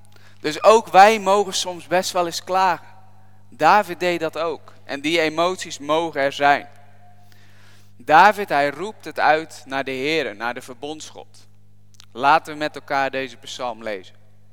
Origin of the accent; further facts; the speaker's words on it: Giessendam, South Holland, Netherlands; now in Hellouw, Netherlands; ik kom oorspronkelijk uit Hanningsveld, Giessendam.